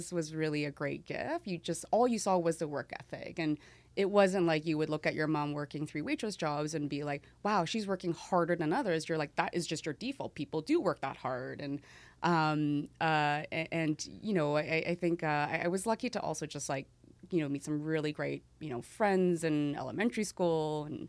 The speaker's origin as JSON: {"language": "English", "town": "Vancouver", "region": "British Columbia", "country": "Canada", "tie": "born or raised there", "lives_now": "Toronto, Canada", "said": "Everything you hear about Vancouver and rain is true. I do love it. Yeah. Like, I live in Toronto now"}